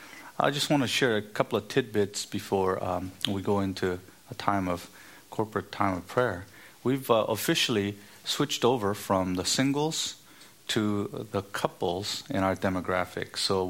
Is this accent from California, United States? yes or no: yes; California, United States; We're from Southern California.